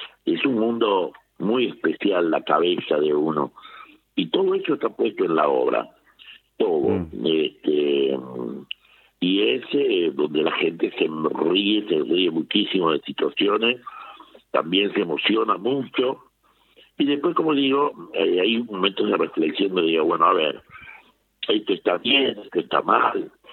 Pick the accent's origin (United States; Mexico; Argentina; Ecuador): Argentina; Salta; moved away; siempre traté de resguardar mi raíz y decir, no, yo no me transformé a porteño, sino siendo el negrito salteño.